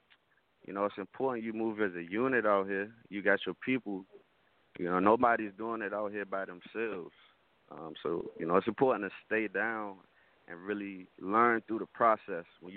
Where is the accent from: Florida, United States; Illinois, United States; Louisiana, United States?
Louisiana, United States; I'm Cajun, man.